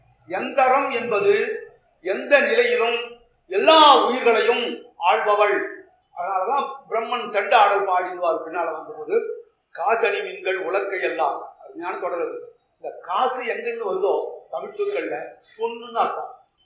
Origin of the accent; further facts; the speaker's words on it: Kanchipuram, Tamil Nadu, India; நான் காஞ்சிபுரத்தை சேர்ந்தவன்றதால நான் இதை சொல்லல